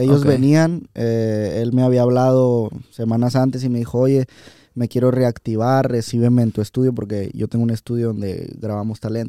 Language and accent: Spanish; Monterrey, Nuevo León, Mexico; Soy de aquí de Monterrey.